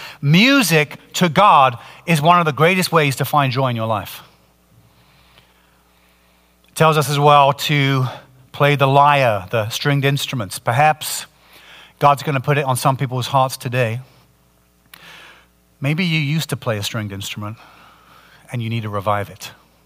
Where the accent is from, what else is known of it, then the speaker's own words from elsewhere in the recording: England, United Kingdom; which is ironic as an Englishman